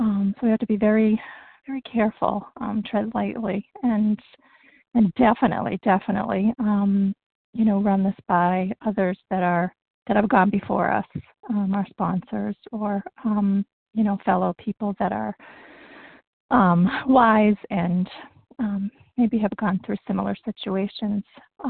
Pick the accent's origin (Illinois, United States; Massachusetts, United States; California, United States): Massachusetts, United States; from the Berkshires in Massachusetts. That's the western part of the state.